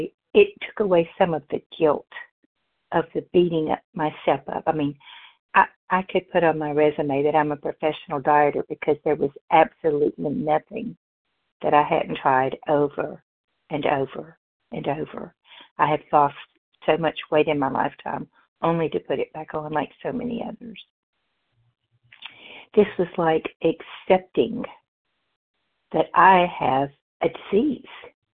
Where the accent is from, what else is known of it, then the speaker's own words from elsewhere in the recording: Tennessee, United States; and I'm from Tennessee.